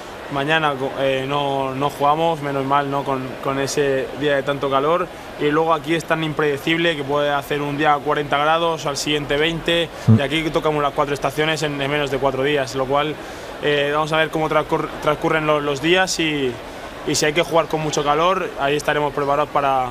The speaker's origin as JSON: {"language": "Spanish", "region": "Region of Murcia", "country": "Spain", "said": "Bueno, soy de Murcia. ¿Qué puedo pedir, no?"}